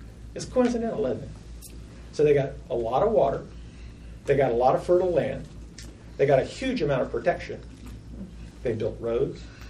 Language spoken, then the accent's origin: English; Clarksville, Tennessee, United States; I'm from Clarksville, Tennessee.